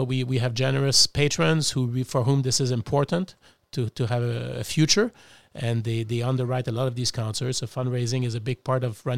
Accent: Montreal, Quebec, Canada; also born or lived in Melbourne, Australia; now in Cleveland, United States; And I'm from Montreal originally.

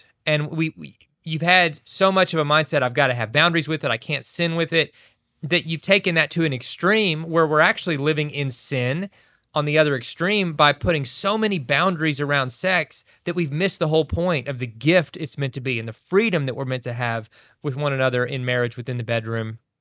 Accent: Kentucky, United States; like the story of the Shakers where we grew up in Kentucky.

